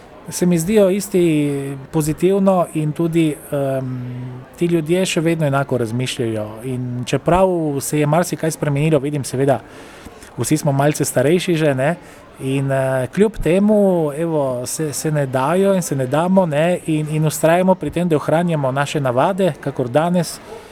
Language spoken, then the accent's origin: Slovenian; Friuli-Venezia Giulia, Italy; sem zamejski Slovenec iz doline pri Trstu, imam to prednost, da recimo poznam tudi malce italijanske kulture in seveda jezik.